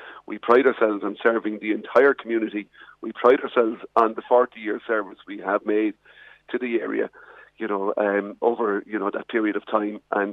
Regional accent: Munster, Ireland; I came up from West Cork for a year back in early 1990, and I'm still here.

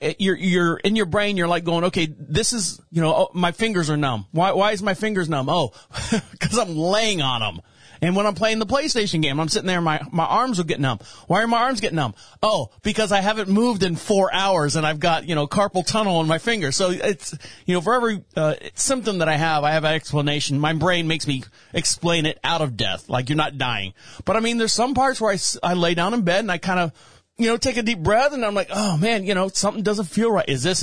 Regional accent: Orlando, Florida, United States; And then just recently in my hometown of Orlando, Florida, you had Bob Saget that just passed away in his sleep.

